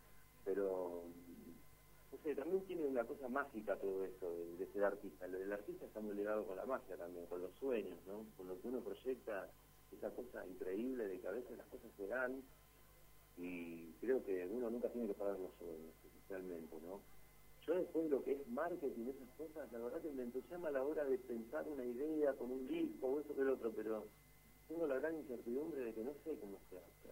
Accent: Moreno, Buenos Aires Province, Argentina; born there; now in Buenos Aires, Argentina; Yo, por ejemplo, vivo en Capital, en el centro, pero nací en Moreno, que es sobre el oeste de Gran Buenos Aires. Y me tuve que ir del barrio

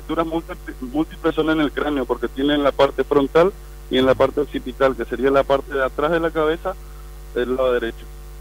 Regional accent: Puerto Iguazú, Misiones, Argentina; No, en Iguazú, nosotros somos de Iguazú, no somos de Posadas.

